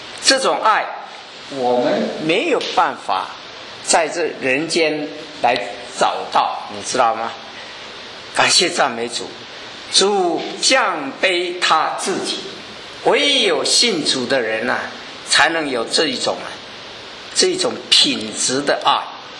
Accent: China; born there; 我们特别啊出生在中国的这一代的人

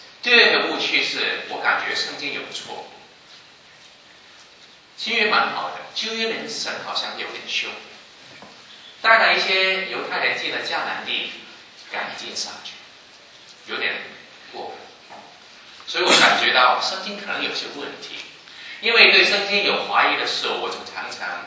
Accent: China; 我是个中国人，去教书的时候总是难免教书有口音嘛

